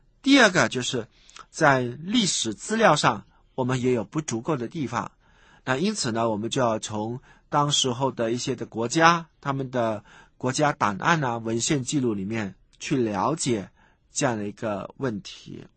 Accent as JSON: {"language": "Chinese", "country": "China", "said": "这个希伯来人他的思想方式跟我们中国人的思想方式呢，虽然说许多人都认为是应该是比较靠近的"}